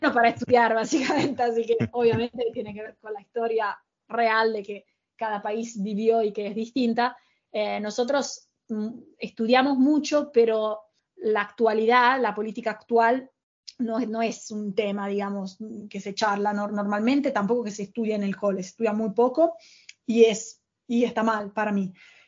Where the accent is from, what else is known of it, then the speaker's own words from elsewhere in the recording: Italy; now in Argentina; Sos italiana, bueno, ya como que te ganaste la confianza y el amor de todos.